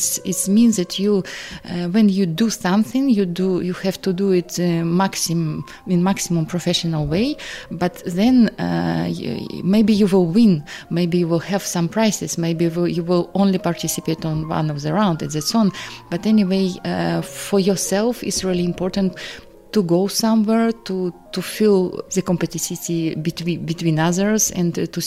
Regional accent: Ukraine; English is a second language; moved away as an adult; now in Brussels, Belgium; I came from Ukraine in 1998 to Belgium.

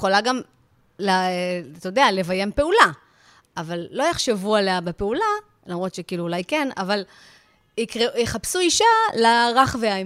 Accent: Yavne, Central District, Israel; אני מיבנה נשמה

